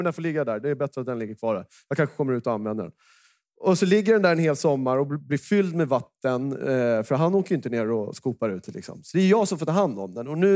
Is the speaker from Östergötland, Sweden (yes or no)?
no; Stockholm County, Sweden; Ja, men det är nog för att jag är uppvuxen ute i Stockholms skärgård.